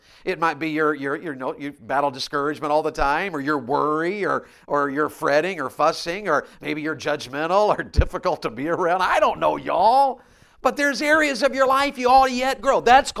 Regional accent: Bible Belt, United States; I was 15 years old growing up in the Bible Belt.

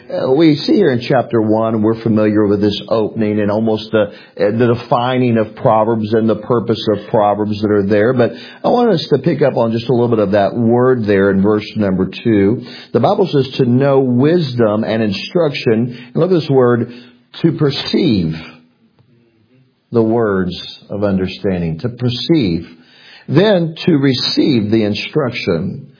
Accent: Arkansas, United States; also born or lived in Missouri; But I was born in Arkansas, but we lived in Missouri from 77 to 81. So that I was born in Arkansas, I was born again in Missouri.

